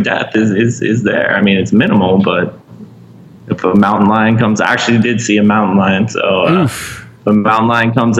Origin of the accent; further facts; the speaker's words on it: Vermont, United States; Like, I guess I grew up in Vermont.